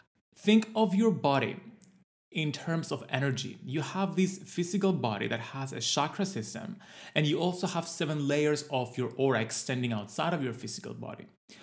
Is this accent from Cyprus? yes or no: yes; Cyprus; I was so excited here in my home country of Cyprus.